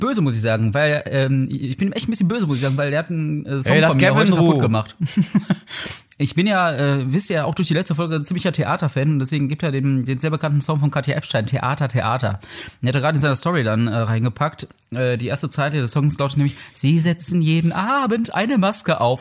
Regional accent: Mülheim, North Rhine-Westphalia, Germany; now in Cologne, Germany; Ja, Ruhrgebiet. Mülheim.

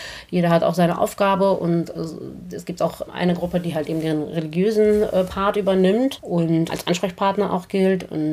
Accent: Armenia; Du hast ja gerade gesagt, ich komme aus Armenien, das ist richtig.

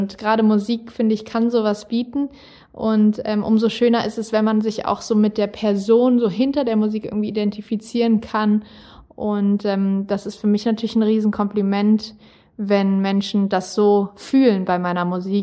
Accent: Kassel, Hesse, Germany; Also zum Beispiel spielen wir in Kassel, da wo ich herkomme, wo ich aufgewachsen bin und geboren bin

